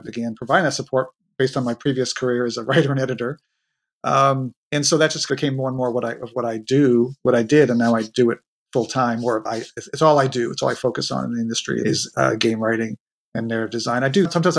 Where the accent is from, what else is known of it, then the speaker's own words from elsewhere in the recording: Northeast, United States; Big baseball fan, especially Red Sox fan. Go Red Sox. I'm from the Northeast, so watching the playoffs now with bated breath.